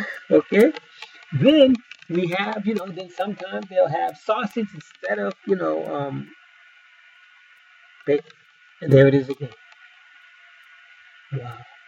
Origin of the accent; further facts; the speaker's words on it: New York, United States; Okay, now when I grew up in New York